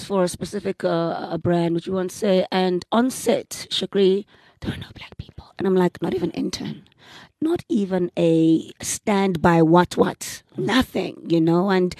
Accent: Langa, Western Cape, South Africa; I'm from Langa, so I know that vibe.

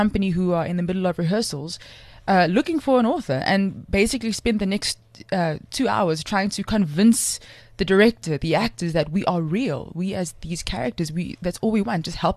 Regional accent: Cape Town, Western Cape, South Africa; I grew up in a place called Strandfontein, which is part of the greater Mitchells Plain area in Cape Town.

